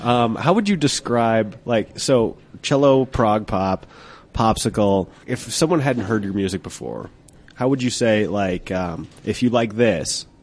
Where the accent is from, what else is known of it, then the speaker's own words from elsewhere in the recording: Applewood, Colorado, United States; I grew up in Applewood, and then I moved up to Genesee.